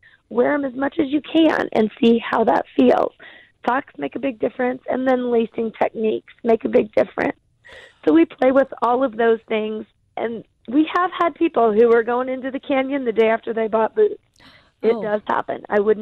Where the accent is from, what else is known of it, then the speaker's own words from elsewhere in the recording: Prescott, Arizona, United States; I guess it's so funny, growing up in Prescott, I never camped here.